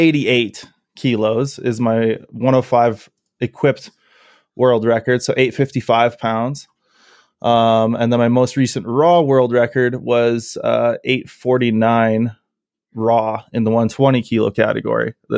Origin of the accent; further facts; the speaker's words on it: Canada; So I'm a Canadian powerlifter.